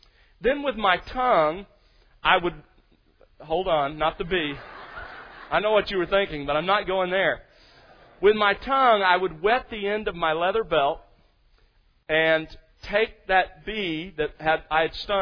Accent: Alabama, United States; as a boy growing up in South Alabama, I remember searching through the clover.

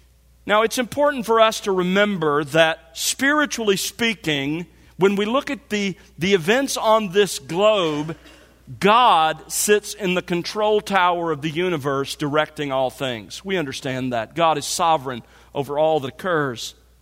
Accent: Mobile, Alabama, United States; As you know, I grew up in Mobile, Alabama.

